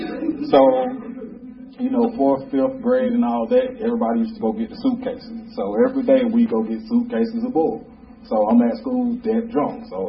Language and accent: English; Scottdale, Georgia, United States; I was born right here in Atlanta, Georgia, at Greater Memorial Hospital, and I grew up actually like 15 minutes away from here, a little city called Scottsdale, Georgia.